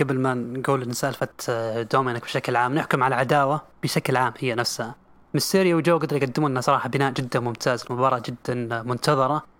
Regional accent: Saudi Arabia; وهو ممكن يتوج عندنا في السعودية

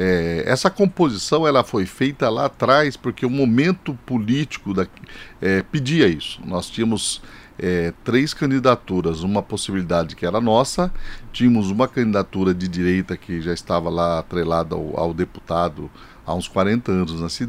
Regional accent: Suzano, São Paulo, Brazil; born there; eu nasci em Suzano, então eu falo com muita propriedade. Eu participo do movimento político de Suzano, da vida social e política, desde meus 16 anos.

